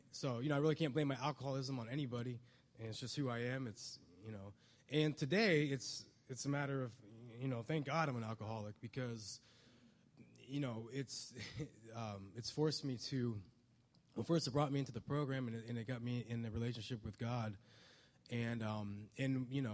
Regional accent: Ohio, United States; I grew up in Northeast Ohio, and I come from a really good family.

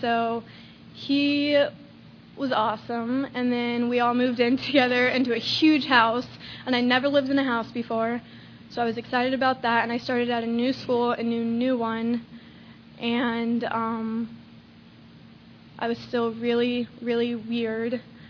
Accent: Lakeland, Florida, United States; born there; I was born in Lakeland, Florida, August 24th, 1993.

